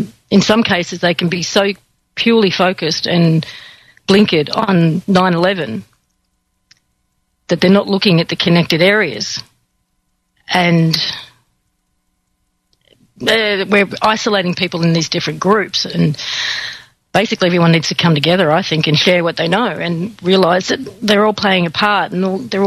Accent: Australia; I'm Australian

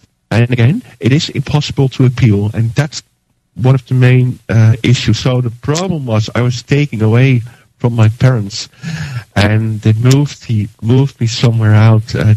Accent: Netherlands; English is a second language; now in Ireland; Well, I'm from Holland, but I'm living in Ireland for the last 12 years.

